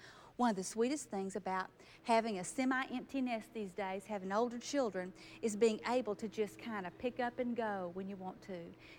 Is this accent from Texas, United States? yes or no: yes; Texas, United States; And girls, we're from Texas. We like country music, okay? We like